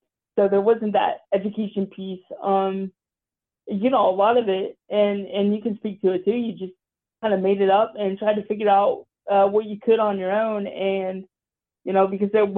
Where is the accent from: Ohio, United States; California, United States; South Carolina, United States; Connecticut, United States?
Ohio, United States; Columbus; I was born at OSU Hospital, and I born and raised in the Columbus area